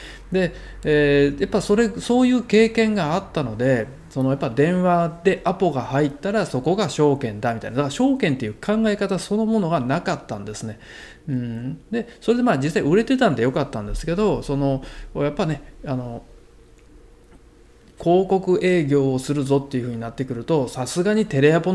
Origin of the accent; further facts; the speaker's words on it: Shiga, Japan; その時に僕は滋賀県の人間だったんですけど、